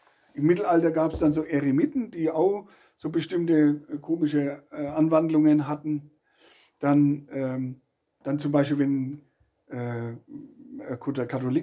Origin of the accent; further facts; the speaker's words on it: Rothenburg, Germany; also ich komme ja aus Rothenburg